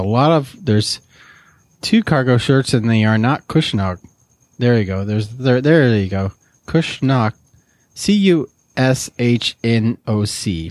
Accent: Augusta, Maine, United States; I'm from Augusta, Maine, and this is donated to the show.

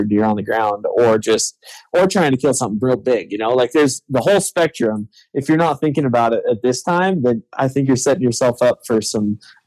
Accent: Oregon, United States; now in Lander, United States; So I grew up in Northeast Oregon, hunting mule deer and Rocky Mountain elk.

